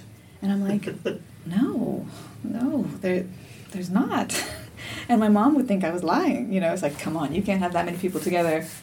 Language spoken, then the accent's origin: English; Florida, United States; Because I'm from Florida, we're not going to be lighting candles all over the place